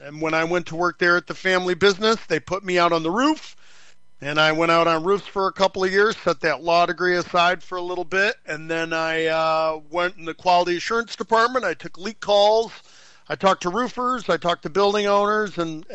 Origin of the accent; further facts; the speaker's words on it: Saginaw, Michigan, United States; Saginaw guy. Born and raised in Saginaw, Michigan. Born at Saginaw General Hospital on my mama's 18th birthday.